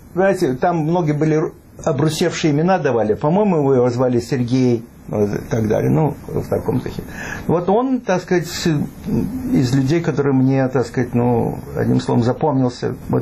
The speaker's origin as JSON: {"language": "Russian", "town": "Odesa", "region": "Odesa Oblast", "country": "Ukraine", "said": "У вас какой-то акцент, откуда вы? Я говорю, из Одессы."}